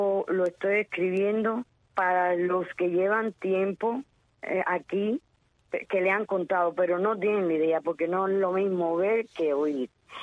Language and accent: Spanish; Cuba; moved away; yo vine hace poquito de Cuba.